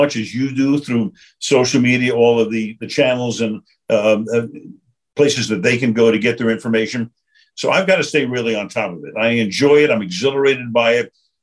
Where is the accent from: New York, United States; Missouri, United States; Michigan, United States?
New York, United States; Brooklyn; I grew up in Brooklyn. Are you kidding me? Come on.